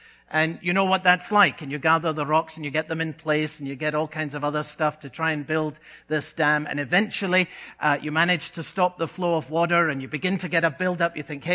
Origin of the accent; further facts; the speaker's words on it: Scotland, United Kingdom; as a boy growing up in Scotland